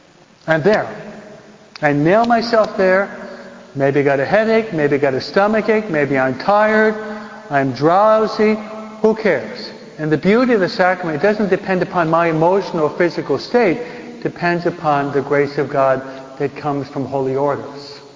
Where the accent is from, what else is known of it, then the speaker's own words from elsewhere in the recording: New York, United States; I'm a New Yorker, huh?